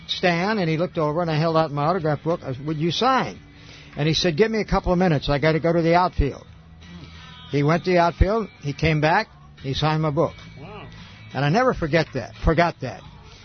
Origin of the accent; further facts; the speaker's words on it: Illinois, United States; I grew up in Illinois, halfway between Chicago and St. Louis.